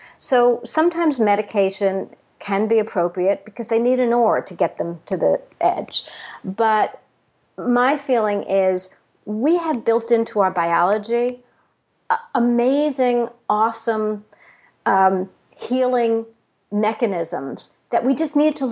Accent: New York, United States; I'm from New York, so, you know, we have subways

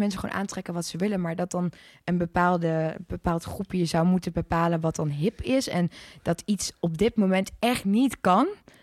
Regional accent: North Brabant, Netherlands; Ik groeide op in Brabant.

